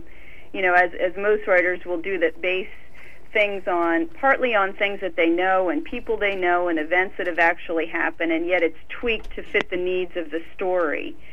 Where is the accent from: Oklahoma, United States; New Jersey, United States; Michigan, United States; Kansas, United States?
New Jersey, United States; Flemington; the Lindbergh baby kidnapping trial, which took place in my hometown of Flemington, New Jersey, in which my grandmother was alive to see